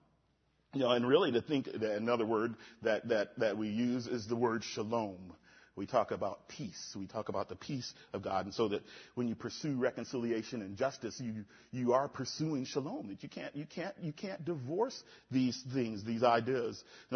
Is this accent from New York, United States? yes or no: no; Omaha, Nebraska, United States; moved away; also born or lived in Wichita Falls / Sumter / Chattanooga; I'm a city boy. I grew up in the city. I grew up in Omaha, Nebraska